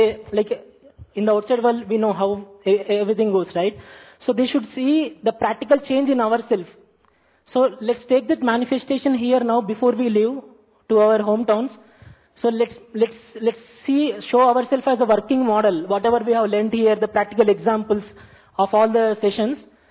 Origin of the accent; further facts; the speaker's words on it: Karimnagar, Telangana, India; now in Hyderabad, India; I'm from Karimnagar. I work as software engineer in Hyderabad.